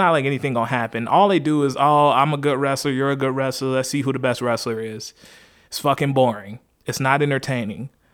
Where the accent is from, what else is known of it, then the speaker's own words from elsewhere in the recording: Chicago, Illinois, United States; and I'm from Chicago.